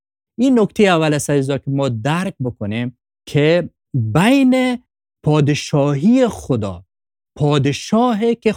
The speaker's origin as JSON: {"language": "Persian", "country": "Afghanistan", "said": "خب ما از افغانستان هستیم"}